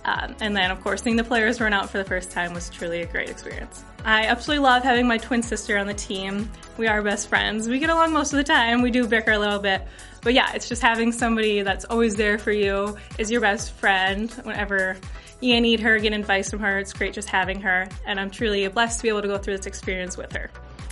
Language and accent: English; Sioux Falls, South Dakota, United States; from Sioux Falls, South Dakota, and this is my second year on the MVC.